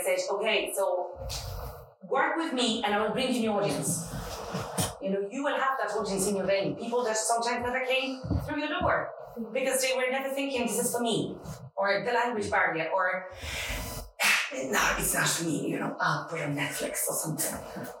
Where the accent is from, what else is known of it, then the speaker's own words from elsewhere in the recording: Limerick, Munster, Ireland; We're from Limerick, and it's hard work